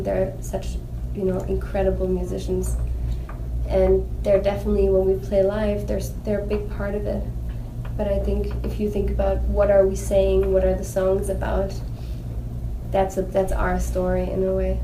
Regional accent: Munich, Bavaria, Germany; the way we grew up, we were from Munich, and we love the city, and we go back there

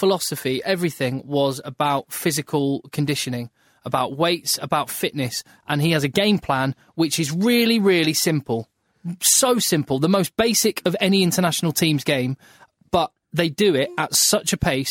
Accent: England, United Kingdom; No, I'm an Englishman, and this is as good as it gets in terms of a pre-game curtain raiser

